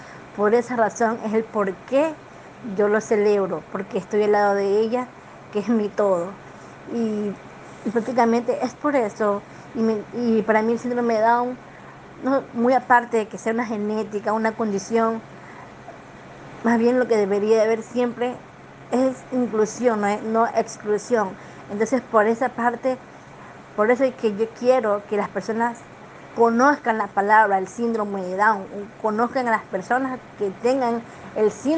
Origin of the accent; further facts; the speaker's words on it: Ecuador; Tengo 32 años, soy de Ecuador.